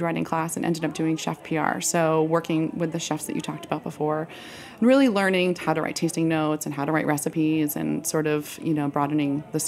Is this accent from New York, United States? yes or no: yes; New York, United States; So I was born in the city, actually.